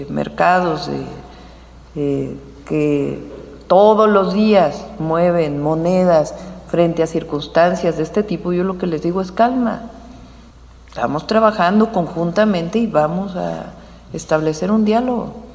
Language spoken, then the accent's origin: Spanish; Mexico; nosotros somos un gran país y nosotros somos mexicanos y mexicanas trabajadoras, trabajadores